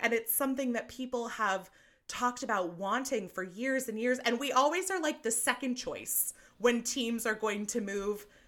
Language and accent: English; California, United States; Yeah, it's so funny because I am from California, although I am from Northern California.